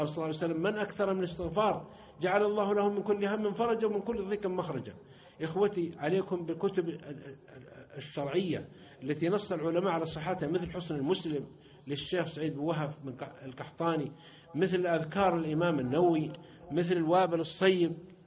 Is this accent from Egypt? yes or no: no; southern Saudi Arabia, Saudi Arabia